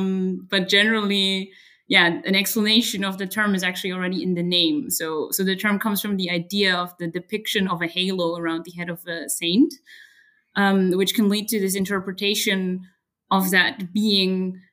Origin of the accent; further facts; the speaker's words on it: Germany; English is a second language; I'm the head of science at eCulture. I'm originally from Germany.